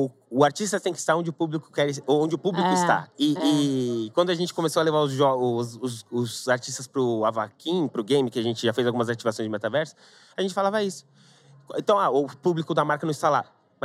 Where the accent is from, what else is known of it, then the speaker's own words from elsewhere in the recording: São Paulo, Brazil; Inclusive, eu sou de São Paulo